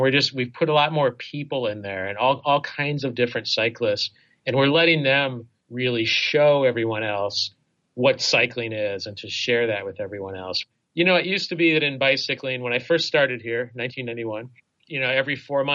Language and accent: English; Indiana, United States; And so I grew up in Indiana, you know, eating.